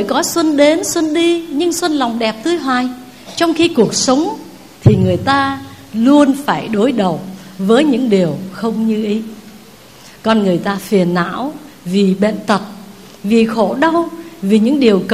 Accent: Southern Vietnam, Vietnam; Về miền Nam á, thì quê em có hai mùa mưa nắng à.

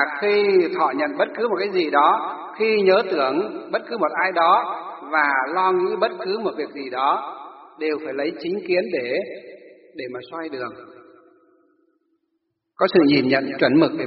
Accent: Hòa Bình, Vietnam; lên tỉnh Hòa Bình, cái tỉnh mà quê hương của tôi đó

